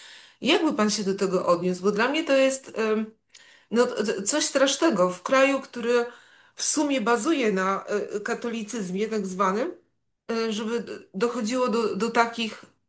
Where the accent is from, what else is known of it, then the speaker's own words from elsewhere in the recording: Subcarpathian Voivodeship, Poland; pochodzę z Podkarpacia. To jest taki region dość ciekawy